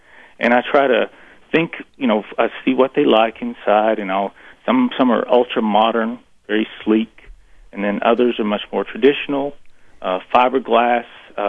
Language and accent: English; Kentucky, United States; it tells about how I grew up in Kentucky and photographs of my family's place and lots of different styles of gardens.